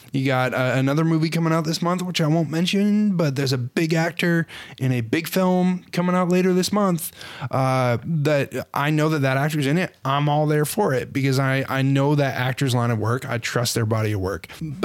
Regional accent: New England, United States; One, I'm from New England, but a movie in New England, sign me up.

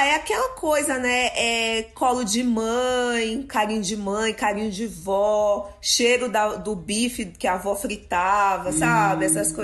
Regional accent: São Paulo, Brazil; eu sou da quebrada da Zona Norte, bairro do Limão, né? Onde eu passei grande parte, 32 anos da minha vida. E agora, atualmente, tô morando em Pirituba, que é praticamente ao lado, né? 10 minutinhos de casa.

